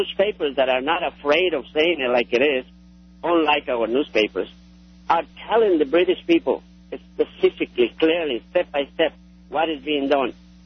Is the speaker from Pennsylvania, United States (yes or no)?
no; New York, United States; also born or lived in Spain; I came from Spain. Mm. But my parents, actually, I grew up in New York.